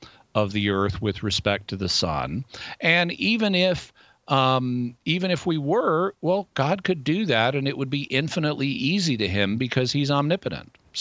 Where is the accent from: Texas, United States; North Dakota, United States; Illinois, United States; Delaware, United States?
Texas, United States; someone from Texas, and I am someone from Texas